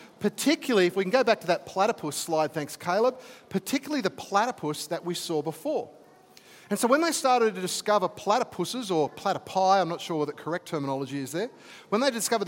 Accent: Australia; I love our country of Australia. I'm a huge fan of it. I love being an Aussie

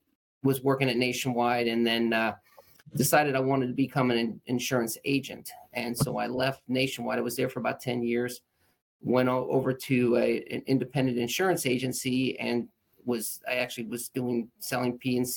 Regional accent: Columbus, Ohio, United States; now in Cincinnati, United States; I was from Columbus originally, but moved my family down to the Cincinnati area and took the sales role.

